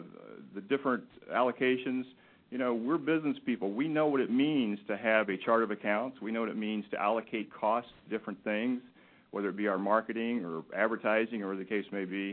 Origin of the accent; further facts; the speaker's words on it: Wasilla, Alaska, United States; I'm from Wasilla, Alaska.